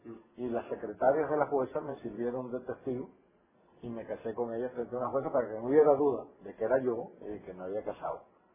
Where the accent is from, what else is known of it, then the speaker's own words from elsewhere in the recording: Mexico; moved away as an adult; also born or lived in Costa Rica / Puerto Rico; pedí que me dieran, como mexicano, ¿verdad?